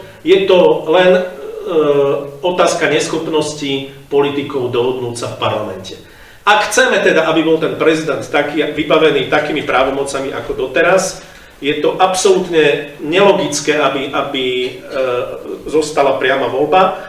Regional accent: Galanta, Trnava Region, Slovakia; Ja som z Galanty

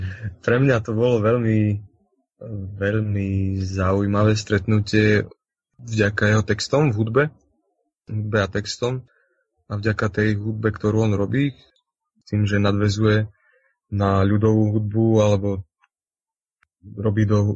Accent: eastern Slovakia, Slovakia; napríklad na strednom Slovensku je úplne iný folklór ako u nás na východe

